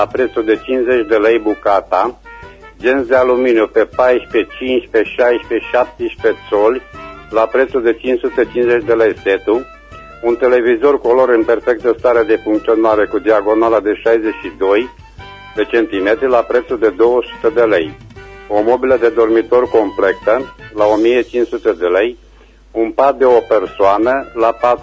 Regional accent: Reșița, Caraș-Severin, Romania; sunt din Reșița

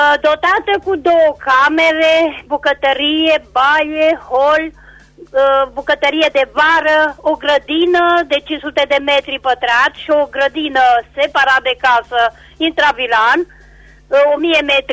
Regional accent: Rusca Montană, Caraș-Severin, Romania; Eu sunt de la Rusca Montană, așa.

